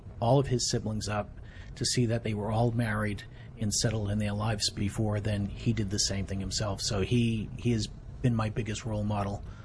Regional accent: Boston, Massachusetts, United States; I grew up in Boston. Neither of my parents had the opportunity to go to college.

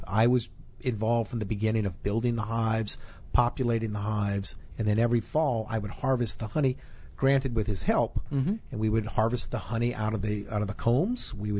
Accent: Louisiana, United States; It was quite an experience for me growing up in Louisiana with my father.

